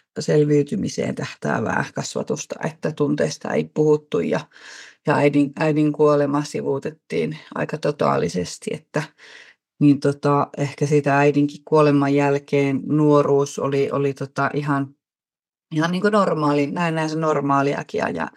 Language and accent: Finnish; Gothenburg, Västra Götaland, Sweden; born there; Synnyin suomalaisille vanhemmille Göteborgissa 80-luvulla ja lapsuus oli turvatonta ja hyvinkin traumaattista.